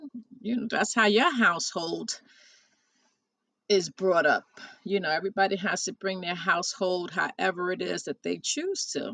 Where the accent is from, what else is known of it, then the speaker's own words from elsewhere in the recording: Bronx, New York, United States; I was born and raised in the Bronx